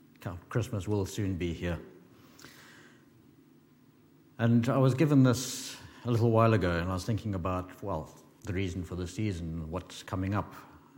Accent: Zimbabwe; I remember many years ago when I was growing up in Zimbabwe. It was at the time primarily a farming community.

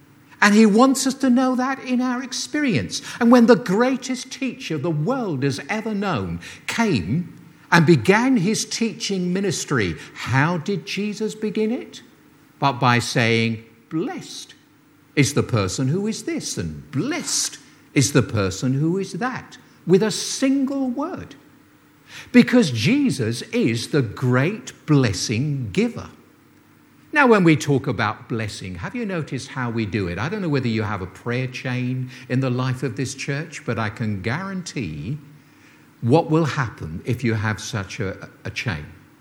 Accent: England, United Kingdom; And I'm an Englishman, so I try to be a bit more diplomatic, I suppose, regarding such things.

